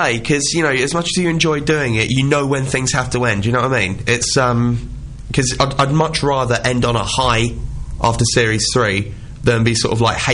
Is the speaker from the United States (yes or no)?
no; Maldon, East of England, United Kingdom; I'm from Maldon. So down that way, out in the sticks. Essex proper, you know, all country.